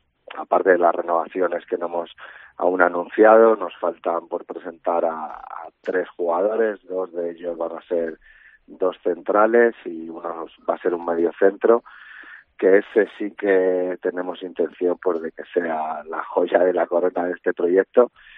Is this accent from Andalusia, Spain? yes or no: no; Madrid, Community of Madrid, Spain; y al final yo soy de Madrid